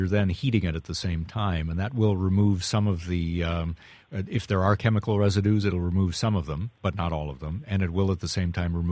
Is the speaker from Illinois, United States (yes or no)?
yes; Chicago, Illinois, United States; now in San Francisco, United States; I grew up around Chicago, where the flavor of the water is pretty awful. In San Francisco, where I am now